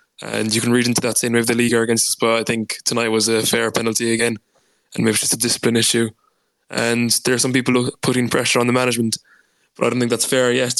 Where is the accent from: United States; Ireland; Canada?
Ireland; Munster; I'm from Kerry now